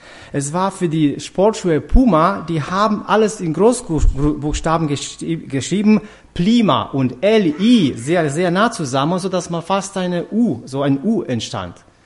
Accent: Transylvania, Romania; Ich bin in Transsilvanien geboren und groß geworden und gleich nach der Wende gab es eine Inflation von Markenprodukten

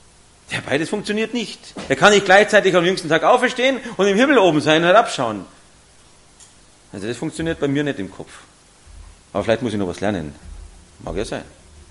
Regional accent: Munich, Bavaria, Germany; Als Jugendlicher in Pasing groß geworden, zum Glück war es nicht dabei, ist besser so, weil man alles angestellt hat.

